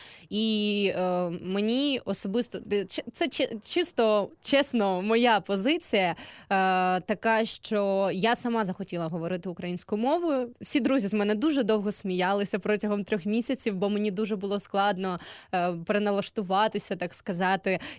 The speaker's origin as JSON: {"language": "Ukrainian", "town": "Cherkasy", "region": "Cherkasy Oblast", "country": "Ukraine", "said": "Так, я з Черкас. Якби так сталося, що я раніше дійсно спілкувалася російською мовою, співала російською мовою, тому що всі мої друзі навколо спілкувалися російською"}